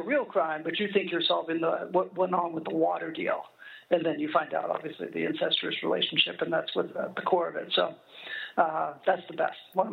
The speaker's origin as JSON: {"language": "English", "region": "Massachusetts", "country": "United States", "tie": "born or raised there", "lives_now": "Los Angeles, United States", "said": "I'm not from L.A., I grew up in Massachusetts."}